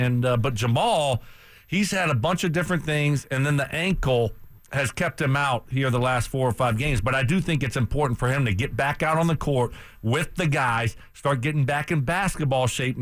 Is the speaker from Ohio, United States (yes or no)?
no; Louisiana, United States; I'm tired of LSU, and I'm a Cajun